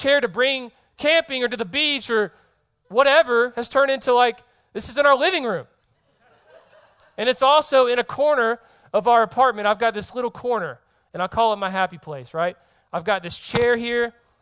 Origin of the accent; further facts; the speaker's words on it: Georgia, United States; The Georgia Bulldogs, I'm from Georgia. I'm a dogs fan.